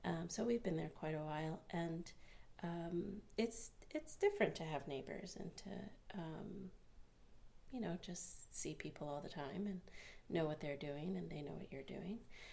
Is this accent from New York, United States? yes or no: yes; Stuyvesant, New York, United States; So I grew up in Stuyvesant, which is right along the Hudson River. It's about 20 minutes drive from north of Hudson. My family on both sides are dairy farmers.